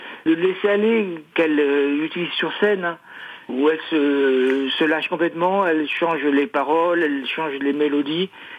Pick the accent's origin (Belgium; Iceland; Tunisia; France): Iceland; quand on vient d'Islande, on a une espèce d'humilité vis-à-vis de la nature qui est très très puissante